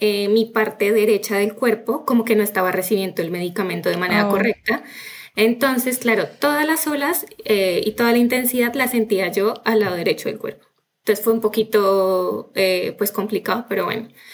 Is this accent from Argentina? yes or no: no; Colombia; nosotros somos de Colombia